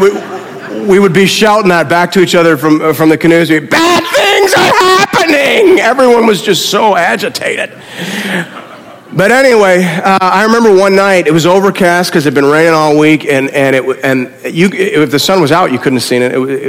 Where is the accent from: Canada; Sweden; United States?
Canada; King Township, Ontario; I grew up in King Township, which maybe you, if you came here from Toronto, you probably drove through on your way to get here. And I grew up actually in nowhere.